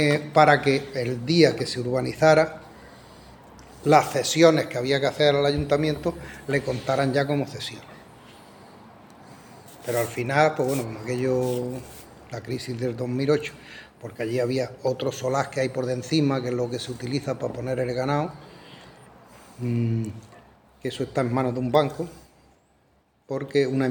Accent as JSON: {"language": "Spanish", "town": "Pampanico", "region": "Andalusia", "country": "Spain", "said": "Yo soy de Pampanico, los vecinos de Pampanico, se juntaron ahí unos 70 vecinos"}